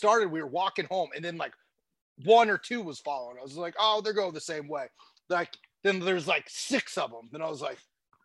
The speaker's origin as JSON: {"language": "English", "region": "Ohio", "country": "United States", "tie": "born or raised there", "said": "I was a WCW kid where I grew up in Ohio"}